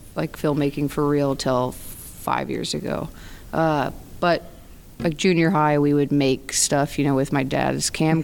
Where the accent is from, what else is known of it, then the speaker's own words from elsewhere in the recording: Kansas City, Missouri, United States; Kansas City, Missouri.